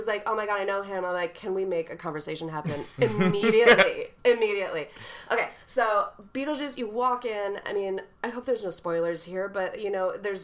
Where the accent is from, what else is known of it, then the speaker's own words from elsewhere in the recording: Wisconsin, United States; I'm from Wisconsin. What do I know about barbecue?